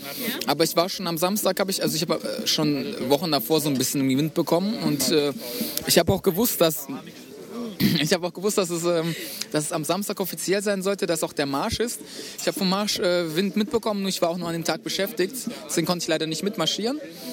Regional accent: Frankfurt, Hesse, Germany; Ich bin eigentlich aus Frankfurt, ja, genau.

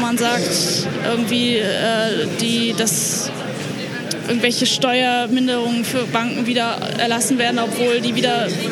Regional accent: Berlin, Germany; ich komme aus Berlin.

